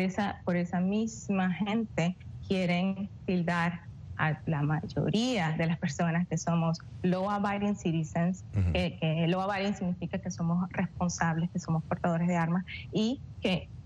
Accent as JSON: {"language": "Spanish", "country": "Venezuela", "moved": "yes", "lives_now": "United States", "said": "Yo vengo de Venezuela, de un país donde el control de armas existe, donde el control de armas empezó con la idea de controlar el crimen. Entonces, cuando yo llegué acá a los Estados Unidos"}